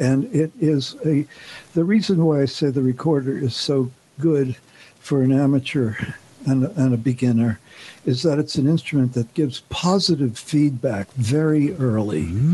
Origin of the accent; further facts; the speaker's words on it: New York, United States; accent: New York; the longer I've been here, the stronger my New York accent becomes. It's so perverse.